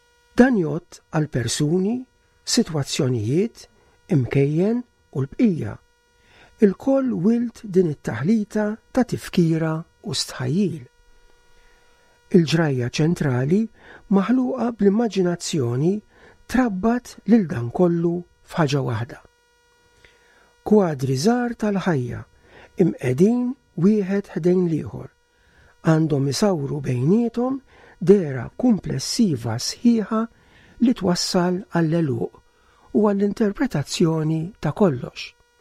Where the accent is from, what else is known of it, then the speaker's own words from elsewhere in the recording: Floriana, Southern Harbour, Malta; F'Balzunetta, il-Furjana, fejn trabbejt u għexht għal ħafna snin.